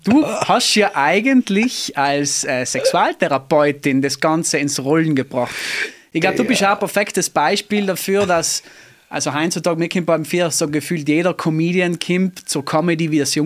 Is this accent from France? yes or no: no; Trentino-Alto Adige, Italy; uns als Südtiroler